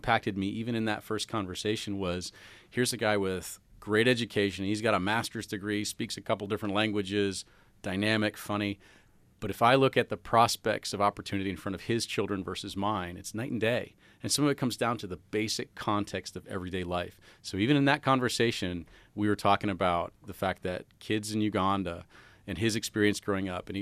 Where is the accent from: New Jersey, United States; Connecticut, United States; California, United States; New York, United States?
New York, United States; Ithaca; I'm from, you know, central and western New York. I originally grew up in the Ithaca area and came up here to go to college at Roberts Wesleyan.